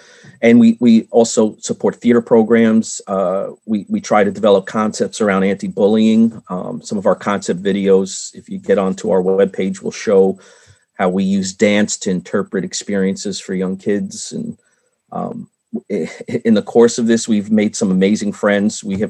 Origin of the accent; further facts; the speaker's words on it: New York, United States; Well, and again, I'm from New York, so you'll have to just find the period in the sentence, because I could speak forever to jump in.